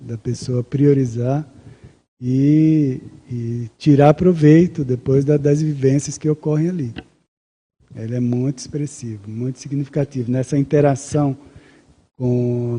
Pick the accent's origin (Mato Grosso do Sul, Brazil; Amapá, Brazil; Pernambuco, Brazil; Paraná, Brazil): Pernambuco, Brazil; Recife; eu vivi quase que 30 anos, né, em Recife, na cidade de Recife, minha cidade natal. E aí eu cheguei em Berlim